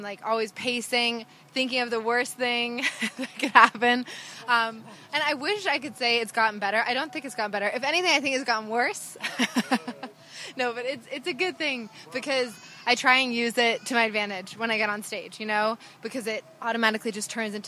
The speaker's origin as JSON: {"language": "English", "country": "Japan", "tie": "born or raised there", "said": "I grew up in Japan"}